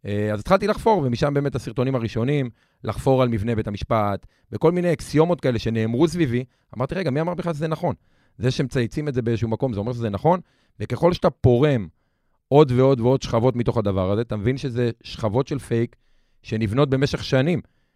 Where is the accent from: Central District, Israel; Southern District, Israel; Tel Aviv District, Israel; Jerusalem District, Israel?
Central District, Israel; Lod; אז גדלתי בלוד, במשפחה קשת יום, בשכונה מאוד קשה.